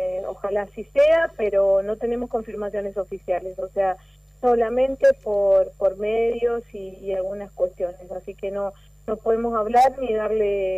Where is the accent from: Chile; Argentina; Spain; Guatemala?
Argentina; La Paz, Entre Ríos; La Paz es mi ciudad natal